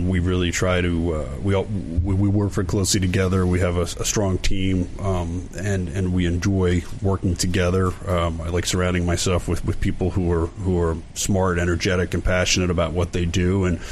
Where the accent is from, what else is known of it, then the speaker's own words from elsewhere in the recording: Philadelphia, Pennsylvania, United States; Born and raised in Philly. Lived on Rittenhouse Square until I was 6 or 7 years old, and then moved into the suburbs, various locations, Jeffersonville and Villanova.